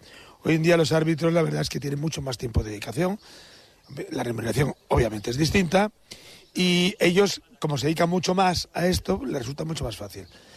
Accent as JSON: {"language": "Spanish", "town": "Madrid", "region": "Community of Madrid", "country": "Spain", "said": "le contaba que yo soy de Madrid, y digo, joder, yo siempre he echado de menos no tener un pueblo."}